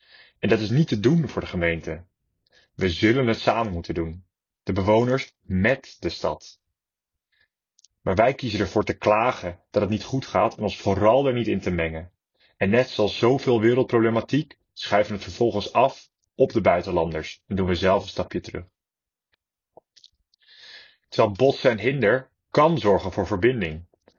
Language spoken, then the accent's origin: Dutch; Amsterdam, North Holland, Netherlands; Volgens mij zijn we als Amsterdammers gewoon heel erg met onszelf bezig.